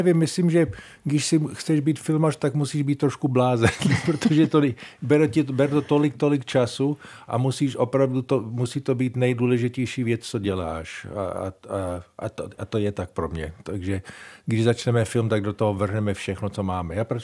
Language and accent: Czech; Prague, Czechia; born there; jsem se narodil tady v Praze, kde moc vody není, jenom řeka, že jo, Vltava.